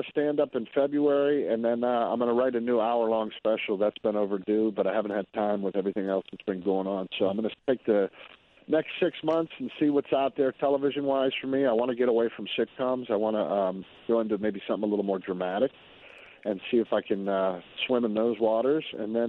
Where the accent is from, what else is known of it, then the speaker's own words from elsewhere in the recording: Pittsburgh, Pennsylvania, United States; we're Midwestern kids. I'm from Pittsburgh. She's from Illinois.